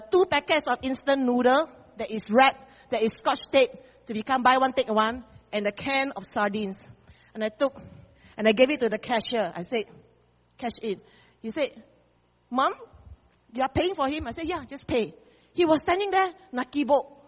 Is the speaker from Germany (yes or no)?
no; Singapore; I'm very bastos. I'm a Singaporean. My rights are very important.